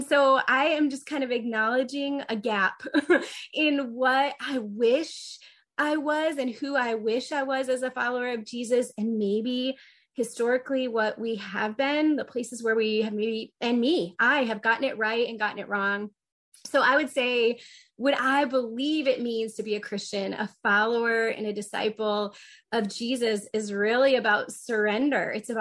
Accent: Indiana, United States; I grew up in Northern Indiana, so I'm a huge Notre Dame fan.

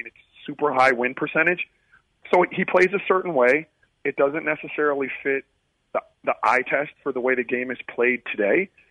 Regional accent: Charlotte, North Carolina, United States; Yeah, you know, it's interesting because I came from Charlotte

